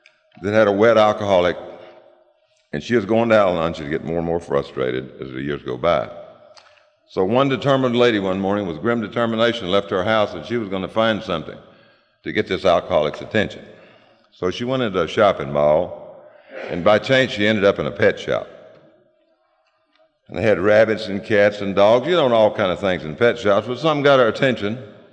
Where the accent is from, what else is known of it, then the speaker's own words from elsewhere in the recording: Aberdeen, Mississippi, United States; also born or lived in Oxford, Mississippi; I was born in Oxford, Mississippi. I was raised in a little town called Aberdeen, Mississippi, and ended up back in Oxford, Mississippi, close to 18 years later.